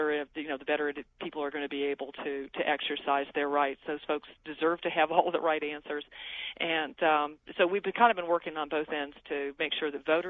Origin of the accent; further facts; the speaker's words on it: Georgia, United States; I'm personally from Georgia, and that has become an issue in my state of newly naturalized citizens having to prove their citizenship over and over again